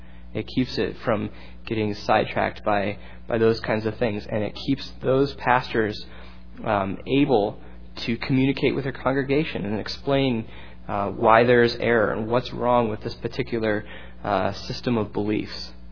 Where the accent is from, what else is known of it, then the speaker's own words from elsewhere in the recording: United States; There is obviously the potential for me as an American to go to Zambia